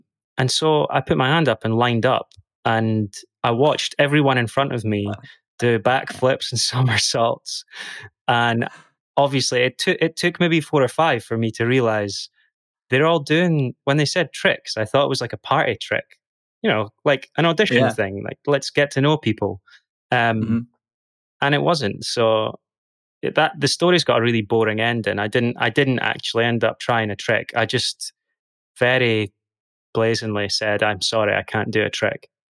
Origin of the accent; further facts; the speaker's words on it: Dundee, Scotland, United Kingdom; moved away as an adult; now in London, United Kingdom; So I'm originally from Dundee in Scotland. I grew up there for the first 20-something years of my life. And I went to university there, studied there, I studied law. And then after I completed my degree, I moved to London.